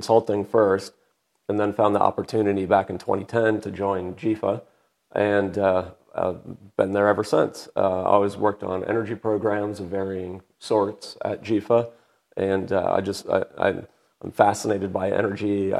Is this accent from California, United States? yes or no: no; Wisconsin, United States; moved away as an adult; now in Atlanta, United States; I've been in Atlanta in the state of Georgia for about 20. I actually grew up in the state of Wisconsin, moved down here after undergrad to go to grad school